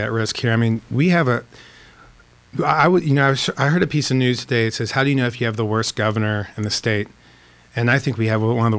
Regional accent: Ohio, United States; And I was grown in the Midwest. I'm originally from Ohio, where we were raised to treat people with respect

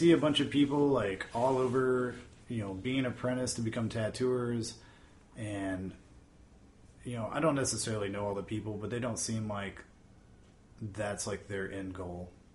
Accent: Oklahoma, United States; growing up in Oklahoma, there weren't tattoo shops.

